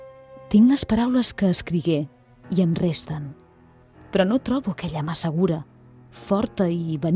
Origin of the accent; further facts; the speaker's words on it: Catalonia, Spain; soc catalana pels quatre costats. No tinc cap ingerència estrangera.